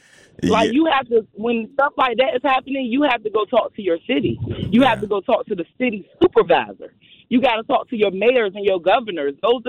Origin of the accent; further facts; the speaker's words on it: Virginia, United States; now in Milwaukee, United States; So I'm here in Milwaukee, but I'm from Virginia.